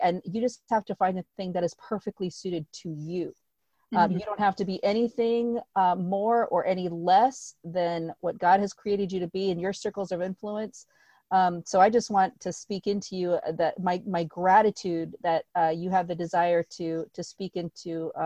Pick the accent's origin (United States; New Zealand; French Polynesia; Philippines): Philippines; You know, I'm a Filipino first generation immigrant